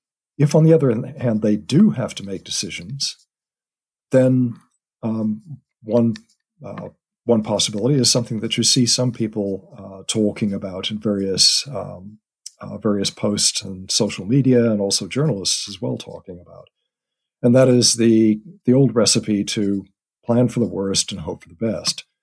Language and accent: English; United States; My family is, as you can tell from my accent, over in the U.S.